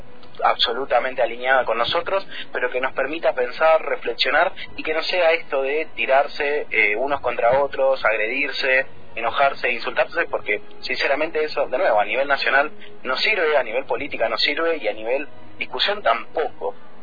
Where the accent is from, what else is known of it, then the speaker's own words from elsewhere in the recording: Argentina; fundamentalmente a nosotros como argentinos y argentinas